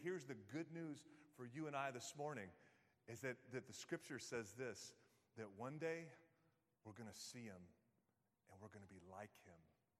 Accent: New York, United States; I'm like, hi, I'm a pastor from New York, and we're just here to see what you're doing.

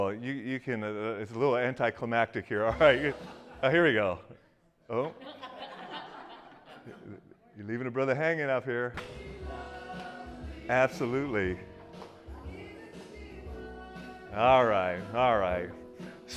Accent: Detroit, Michigan, United States; How many know that I'm from Detroit?

